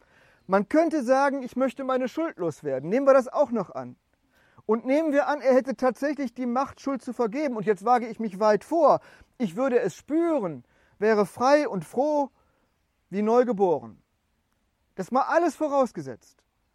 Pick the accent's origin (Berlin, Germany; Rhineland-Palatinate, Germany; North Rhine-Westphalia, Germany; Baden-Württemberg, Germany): North Rhine-Westphalia, Germany; Und da bin ich nur als Westfale Experte, weil ich weiß, wie man das richtig sagen muss.